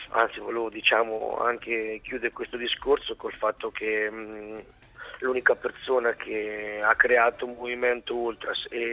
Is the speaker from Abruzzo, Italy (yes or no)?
yes; Abruzzo, Italy; Io sono del Colle Marino.